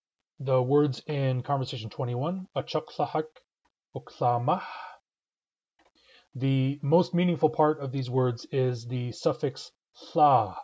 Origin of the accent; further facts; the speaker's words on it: Seattle, Washington, United States; I usually say Histakshitlah Si'ah, Histakshitlah Si'ah. I'm from Seattle. Sometimes I say Histakshitlah Pastinat. I'm from the United States.